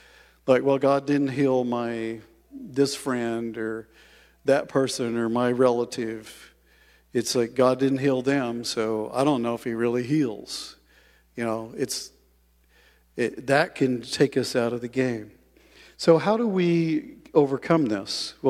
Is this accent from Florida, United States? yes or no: no; Kansas, United States; You know, I grew up training horses in Kansas.